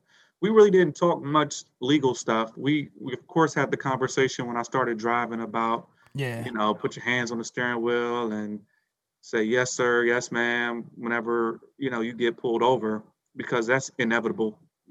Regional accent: Bowie, Maryland, United States; I grew up in Bowie.

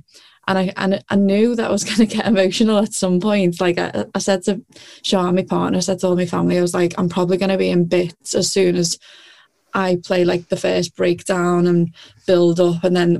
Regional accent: Liverpool, North West England, United Kingdom; I'm from Liverpool, and like I think most of the people knew I was from Liverpool

